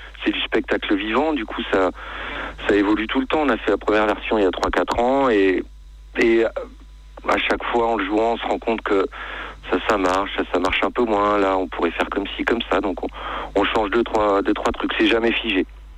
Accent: Auvergne-Rhône-Alpes, France; Nous, on vient de la Drôme.

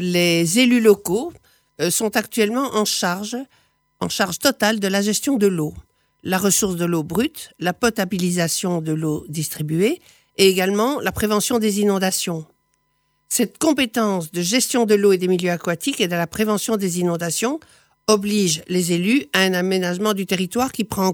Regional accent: Saint-Étienne-de-Tulmont, Occitanie, France; je suis de Saint-Étienne-de-Tulmont, où j'ai été élue de 2001 à 2014.

